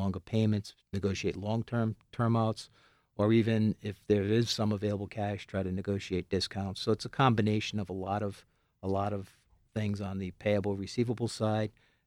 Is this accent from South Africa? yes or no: no; Rhode Island, United States; Yeah, I grew up, I grew up in Rhode Island.